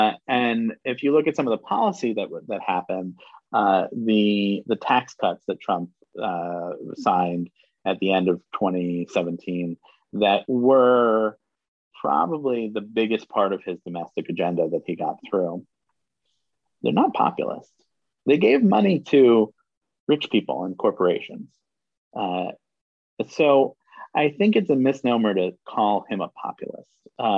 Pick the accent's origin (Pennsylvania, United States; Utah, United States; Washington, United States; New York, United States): New York, United States; New York City; and I grew up in New York City, like he was part of my life.